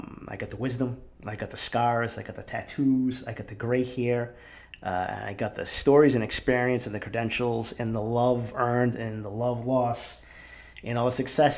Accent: Boston, Massachusetts, United States; growing up in East Boston. Now I literally have a fucking 9-foot glass window overlooking Fenway Park.

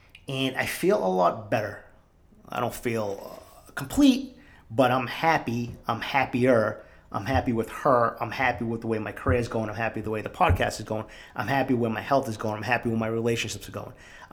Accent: Boston, Massachusetts, United States; growing up in East Boston. Now I literally have a fucking 9-foot glass window overlooking Fenway Park.

